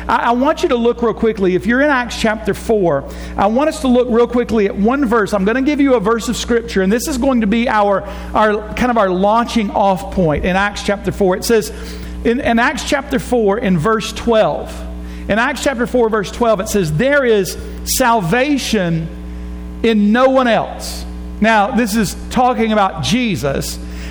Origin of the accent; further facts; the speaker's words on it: Griffin, Georgia, United States; girlfriend, I was raised in Griffin. I know how to get around.